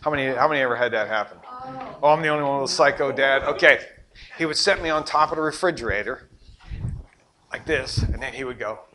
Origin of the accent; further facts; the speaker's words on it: Pittsburgh, Pennsylvania, United States; I was raised in Pittsburgh area and we didn't have a beach.